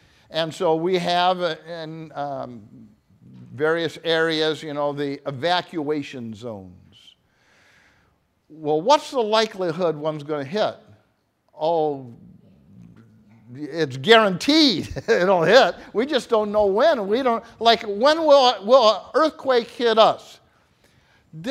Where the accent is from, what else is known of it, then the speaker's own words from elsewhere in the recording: Cleveland, Ohio, United States; And so I was brought up in Cleveland, Ohio, and baptized in a congregation there, Lorain Avenue.